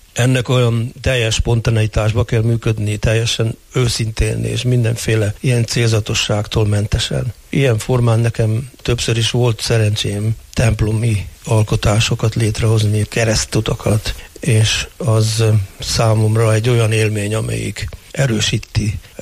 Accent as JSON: {"language": "Hungarian", "town": "Hédervár", "region": "Győr-Moson-Sopron", "country": "Hungary", "tie": "born or raised there", "said": "a szülőfalumban, Héderváron, ez Győr és Mosonmagyaróvár között"}